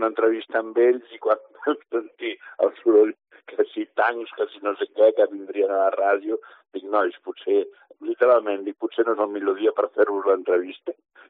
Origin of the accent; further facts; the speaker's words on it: Terrassa, Catalonia, Spain; Als 7 o 8 anys ja escrivia un diari amb el que passava al meu carrer i al meu barri, a Terrassa